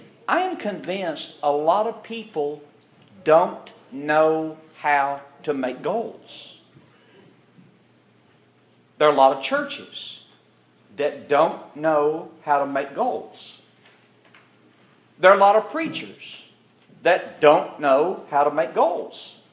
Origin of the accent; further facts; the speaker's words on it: Kentucky, United States; Now, even though I'm from Kentucky, I can count to one.